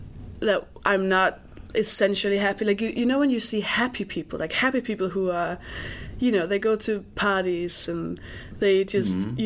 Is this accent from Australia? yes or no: no; Denmark; But then when you're in England and you say, "Oh, I'm from Denmark,"